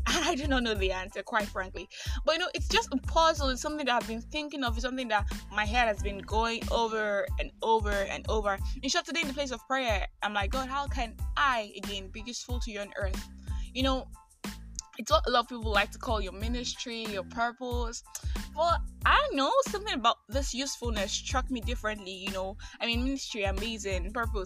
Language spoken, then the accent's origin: English; Nigeria; I am that Nigerian Christian alcoholic, and welcome to another episode.